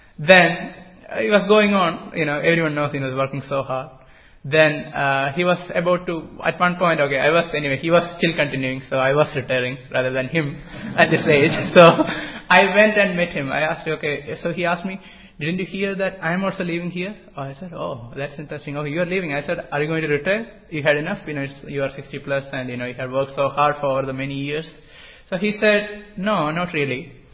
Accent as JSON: {"language": "English", "region": "Kerala", "country": "India", "tie": "born or raised there", "said": "I went to a temple, in South India, in my hometown, is Padmanabha temple."}